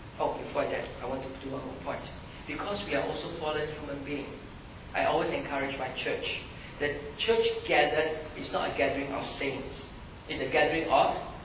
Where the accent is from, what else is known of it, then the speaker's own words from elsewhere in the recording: Singapore; I've told her how many times that I'm from Singapore.